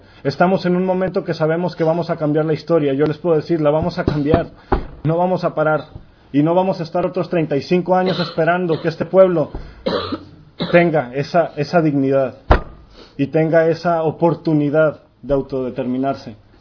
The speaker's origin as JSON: {"language": "Spanish", "country": "Mexico", "said": "Yo como mexicano tendría que estar viendo para mi pueblo."}